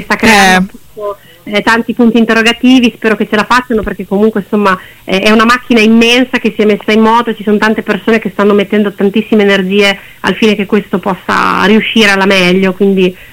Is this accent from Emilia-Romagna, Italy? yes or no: yes; Modena, Emilia-Romagna, Italy; essendo di Modena, sono emiliana, sono cresciuta tra due fiumi